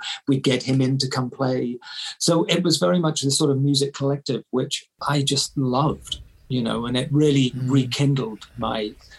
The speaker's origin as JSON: {"language": "English", "town": "Bath", "region": "South West England", "country": "United Kingdom", "tie": "born or raised there", "said": "So Bath being my hometown, you know, you're the most famous person ever born there, basically."}